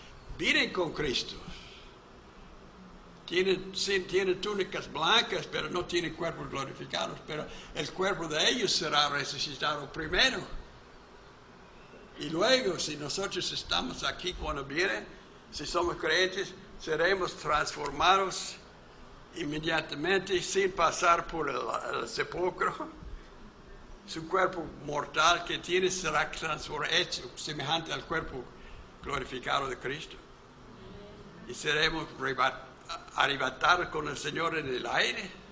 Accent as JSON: {"language": "Spanish", "region": "Yucatán", "country": "Mexico", "moved": "yes", "said": "Yo vine acá hace 53 años, ¿verdad? Pero yo soy yucatejano"}